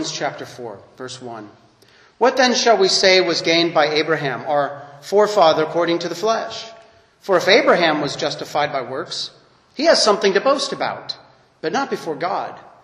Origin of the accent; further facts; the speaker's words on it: Phoenix, Arizona, United States; the Reformed churches in Arizona, where I grew up in Phoenix, Arizona